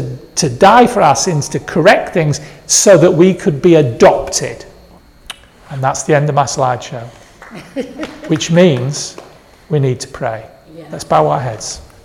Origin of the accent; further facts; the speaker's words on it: United Kingdom; Well, I've got a passport that gives me a right because it tells people I'm British.